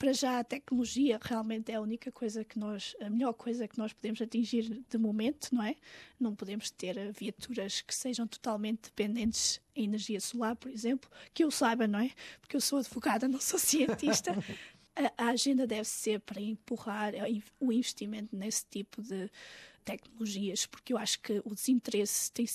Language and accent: Portuguese; Portugal; also born or lived in Mozambique; porque nós normalmente, crescendo em Portugal, temos uma vida muito confortável